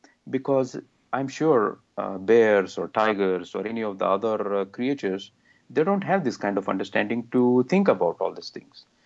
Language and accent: English; India; now in United States; I grew up in India, where I was exposed to all this mythology and history. I've lived in the United States for more than 16 years.